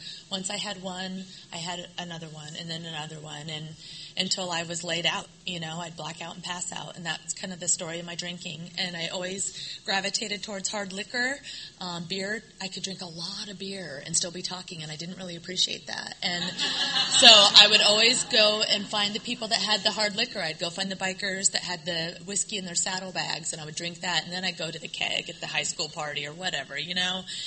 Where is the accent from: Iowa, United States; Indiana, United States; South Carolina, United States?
Iowa, United States; I was born and raised in Iowa. I'm the oldest of three children.